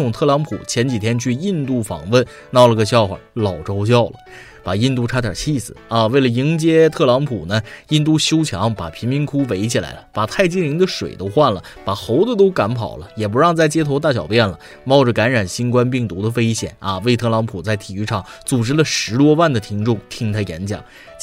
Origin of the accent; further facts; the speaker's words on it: China; 我一个中国人都替